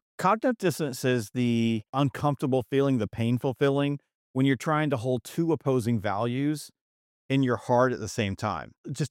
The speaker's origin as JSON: {"language": "English", "town": "Augusta", "region": "Georgia", "country": "United States", "said": "All right, we're from Augusta, Georgia, down here, God's country, up near Lake Lanier."}